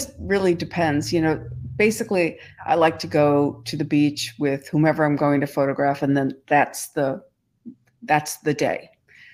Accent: New York, United States; I come from New York. I live in the city. I know how to push

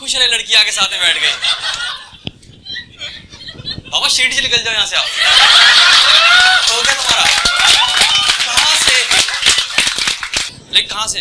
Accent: Delhi, India; मैं दिल्ली से हूँ

